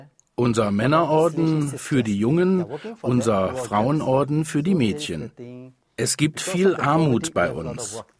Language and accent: German; Ayeyarwady Region, Myanmar; Ich bin im Süden von Myanmar geboren. Wir nennen die Region Delta. Ich bin in Burma geboren und aufgewachsen. Burma oder Myanmar, das ist dasselbe.